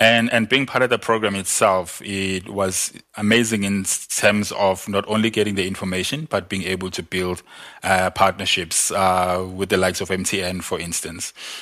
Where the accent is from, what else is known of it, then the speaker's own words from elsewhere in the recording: Umlazi, KwaZulu-Natal, South Africa; But I went into a finishing school because I'm from Mlazi.